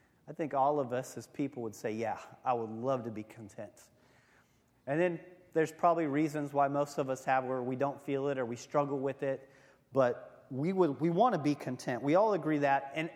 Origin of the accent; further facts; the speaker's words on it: United States; This is pretty ridiculous, being American pastors, talking to Haitians about contentment.